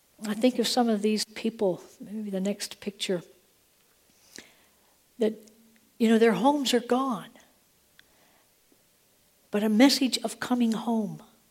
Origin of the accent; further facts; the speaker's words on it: Nebraska, United States; I was from Midwest Nebraska. I grew up in farming country.